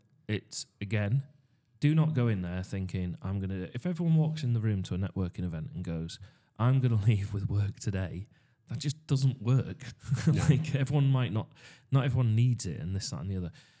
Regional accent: Darlington, North East England, United Kingdom; oh, yeah, I am from Darlington. This is what we do.

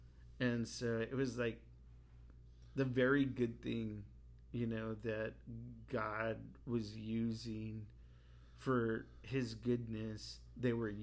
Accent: Los Angeles, California, United States; I'm from East LA, you know what I'm saying?

